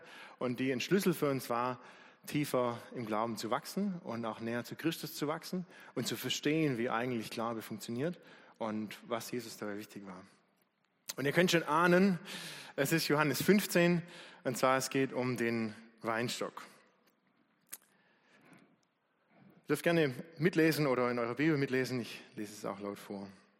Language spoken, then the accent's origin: German; Baden-Württemberg, Germany; Klar, wir kommen aus dem Remstal, wie die meisten von euch, aber ich durfte auch auf dem Weingut aufwachsen.